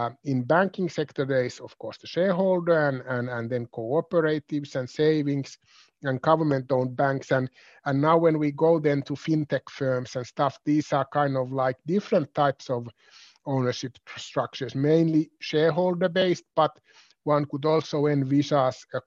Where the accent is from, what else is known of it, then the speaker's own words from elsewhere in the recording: Vaasa, Ostrobothnia, Finland; as I come from Vaasa